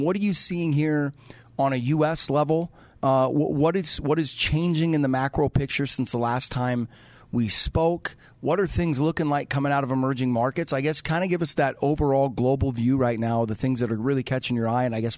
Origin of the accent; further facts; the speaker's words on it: Seattle, Washington, United States; that's the thing about growing up in Seattle, right? When it's hot in Seattle, you just automatically assume it's hot everywhere because it has to be, right?